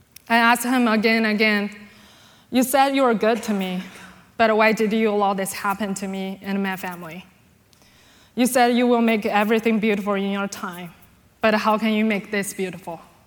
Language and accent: English; China; I grew up in China in an atheist family, being taught there's no God and only superstitious or educated people have a faith in God.